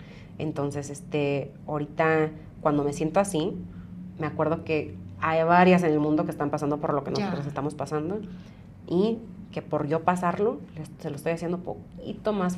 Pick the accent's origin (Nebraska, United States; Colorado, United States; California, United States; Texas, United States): Colorado, United States; Brighton; born there; por eso les digo que nací en Brighton, Colorado, por si no me creen.